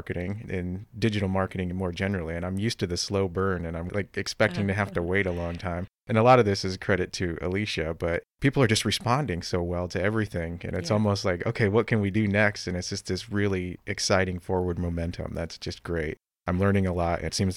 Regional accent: Fort Wayne, Indiana, United States; I grew up in Fort Wayne, and I used to complain, there's nothing to do here.

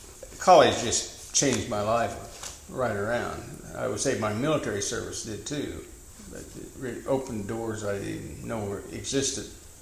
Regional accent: Kansas, United States; I was born in Jewell County, Kansas, which is about halfway across Kansas, right up by the Nebraska line. And I grew up in a rural community, as it still is.

